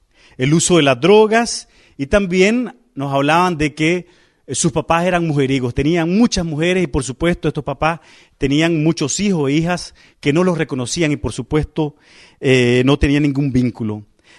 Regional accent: Nicaragua; de Nicaragua y voy a compartirle una investigación

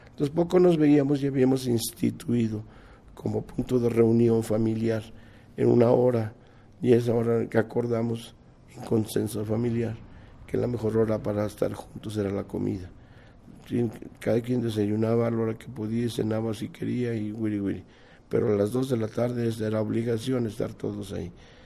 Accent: Mexico City, Mexico; Nací en México DF, chilango de pura cepa.

